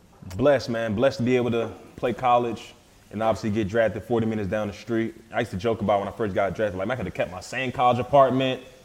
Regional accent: Philadelphia, Pennsylvania, United States; Obviously, growing up in Philly, it was an awesome experience, man, because it's so different

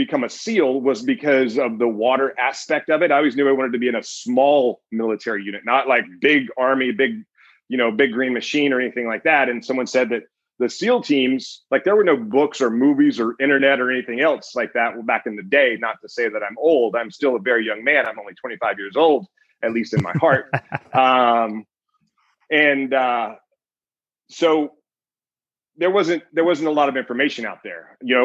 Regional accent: Meridian, Mississippi, United States; So I grew up in Meridian, Mississippi, a little town. There's not a lot there. I've been back several times.

